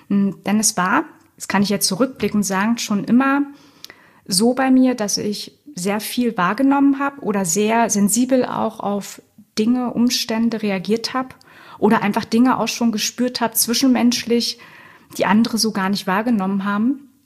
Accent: Berlin, Germany; Ich komme aus Berlin. Wir sitzen gerade auch mitten im Herzen von Berlin.

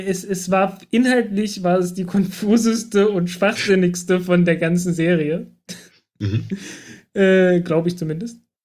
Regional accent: Germany; Ja, ich komme aus dem Dreiländereck zwischen Sachsen, Thüringen und Sachsen-Anhalt.

